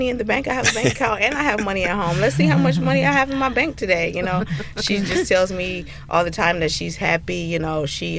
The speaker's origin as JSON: {"language": "English", "town": "Detroit", "region": "Michigan", "country": "United States", "tie": "born or raised there", "said": "So well, I'm born and raised in Detroit, but I'm an Ipsy native."}